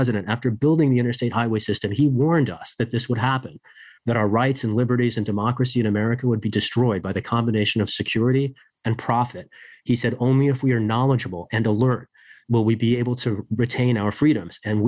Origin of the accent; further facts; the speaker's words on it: United States; And I have the extraordinary privilege of having been, as an immigrant, raised in the United